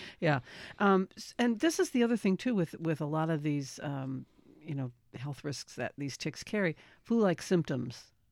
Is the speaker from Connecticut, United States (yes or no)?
yes; Connecticut, United States; I grew up in Connecticut, I never saw a tick as a kid growing up.